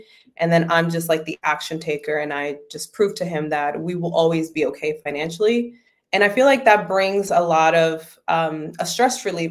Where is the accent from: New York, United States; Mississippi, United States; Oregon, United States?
New York, United States; Bronx; comes from my childhood growing up in the Bronx on Section 8 housing, having to pay groceries with food stamps, constantly living in negative bank balances.